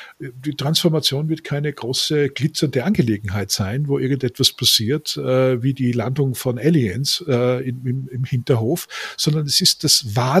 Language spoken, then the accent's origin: German; Austria; born there; ich bin geborener Österreicher